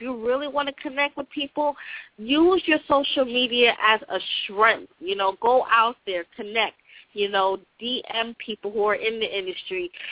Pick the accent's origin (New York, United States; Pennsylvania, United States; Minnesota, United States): New York, United States; Long Island; I'm from Long Island, New York.